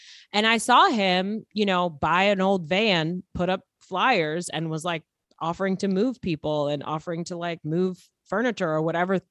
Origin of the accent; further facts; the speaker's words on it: Flushing, New York, United States; I mean, I grew up in Flushing, Queens